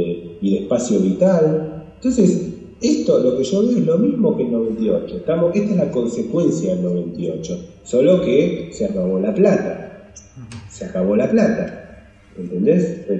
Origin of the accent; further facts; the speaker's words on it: Argentina; Yo creo que nosotros como argentinos tenemos que reflexionar.